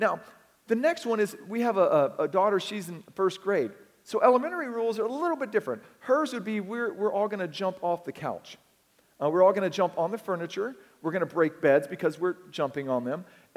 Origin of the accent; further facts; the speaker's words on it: Texas, United States; I grew up in Texas, and so I titled the story, Little Billy and His Flying Machine